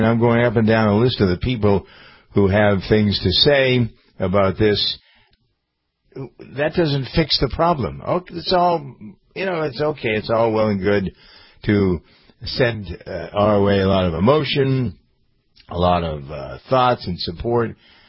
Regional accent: Framingham, Massachusetts, United States; when I was in the hospital emergency room in my hometown of Framingham, Massachusetts

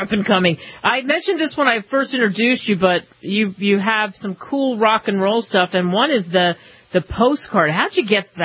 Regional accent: New Jersey, United States; I'm a Jersey girl too. I grew up on the other side. I grew up in South Jersey

